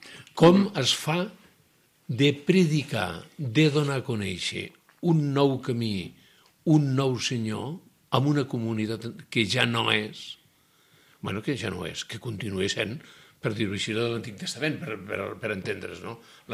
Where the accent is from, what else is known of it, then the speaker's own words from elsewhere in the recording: Tírvia, Catalonia, Spain; Jo sóc fill de Tírvia i, per tant, recordo molt bé aquella experiència